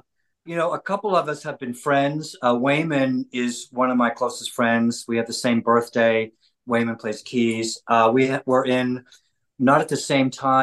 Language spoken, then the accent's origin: English; Philadelphia, Pennsylvania, United States; now in Los Angeles, United States; Yeah, I'm from Philly. So we got the East Coast thing, you know, going on.